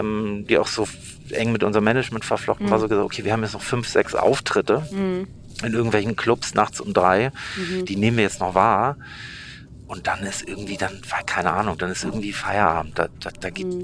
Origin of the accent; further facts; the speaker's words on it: Hamburg, Germany; irgendwie kommen wir aus Hamburg und sind irgendwelche Typen, die damit gar nichts zu tun haben